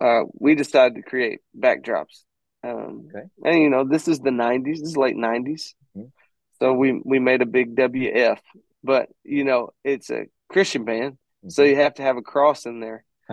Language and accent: English; Arkansas, United States; But, you know, I grew up in Southeast Arkansas. Nobody was doing music in Southeast Arkansas.